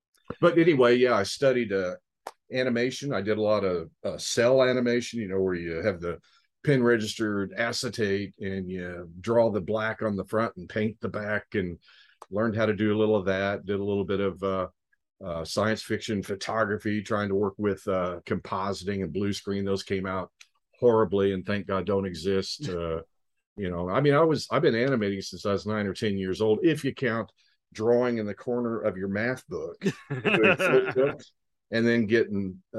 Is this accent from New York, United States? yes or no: no; Missouri, United States; also born or lived in Biloxi, United States / Florida, United States; And actually, we moved to the Ozark, southwestern Missouri, just right after that. So I pretty much grew up there.